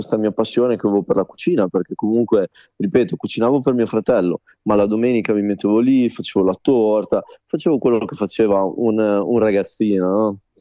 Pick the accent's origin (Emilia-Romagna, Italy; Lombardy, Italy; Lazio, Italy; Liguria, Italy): Emilia-Romagna, Italy; Modena; E poi dopo io vengo, sono emiliano, sono modenese